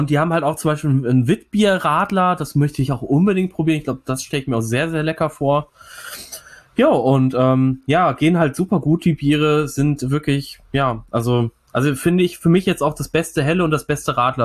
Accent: Bochum, North Rhine-Westphalia, Germany; born there; Langenargen, Regensburg und jetzt Bochum, meiner Geburtsstadt auch tatsächlich, muss ich ja sagen. Hier ist der … vor 30 Jahren im St. Elisabeth Krankenhaus geboren worden.

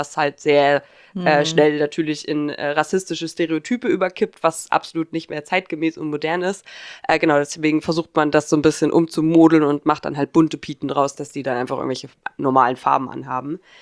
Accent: Saxony-Anhalt, Germany; born or raised there

